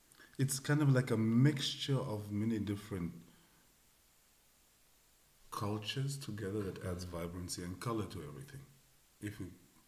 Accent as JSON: {"language": "English", "town": "Bosmont", "region": "Gauteng", "country": "South Africa", "tie": "born or raised there", "said": "Because I grew up in Bosmont, mm-hmm. which is like on the periphery, also right next to Soweto practically, or Rivoli, or Newclay, or Westbury. I mean, I lived in Newclay and Westbury, and also in Rivoli. That's like colored areas."}